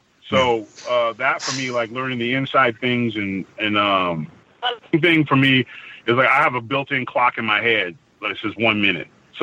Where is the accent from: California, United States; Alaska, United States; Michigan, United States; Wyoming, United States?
California, United States; also born or lived in Lynn, Massachusetts; But I was born in Lynn, Massachusetts, in the projects of Lynn, and then my mom got an education, and we moved to California for jobs.